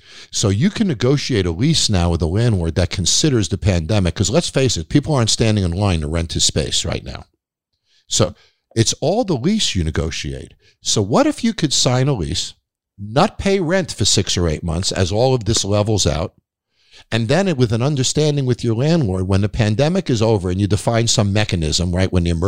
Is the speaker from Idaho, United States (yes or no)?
no; New York, United States; I grew up on Long Island. We used to take boats over to Connecticut from Long Island